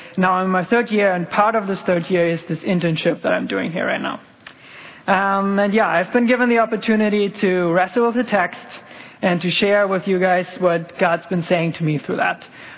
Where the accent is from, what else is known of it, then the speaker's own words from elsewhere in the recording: Germany; now in Canada; I've been here at Grace Point for about 4.5 years. I came over from Germany then, and the first 2 years here in Canada, I was actually working at this church with another organization.